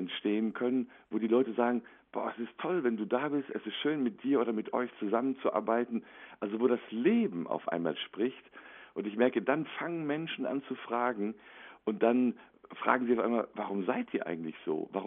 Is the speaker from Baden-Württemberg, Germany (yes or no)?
no; Attendorn, North Rhine-Westphalia, Germany; ich erinnere mich immer an meine Heimatstadt Attendorn im Sauerland.